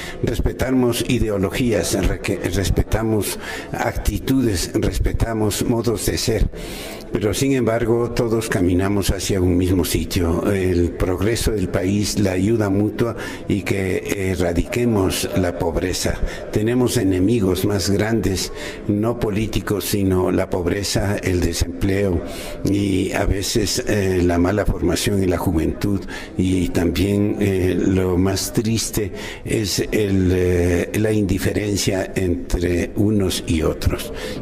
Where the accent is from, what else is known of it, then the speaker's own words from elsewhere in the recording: Ecuador; en donde todos somos ecuatorianos y todos hermanos.